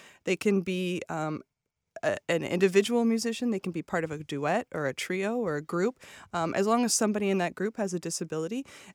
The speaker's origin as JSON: {"language": "English", "region": "California", "country": "United States", "lives_now": "Ohio, United States", "said": "No, I'm a Californian native, yes. And I love Ohio with a passion"}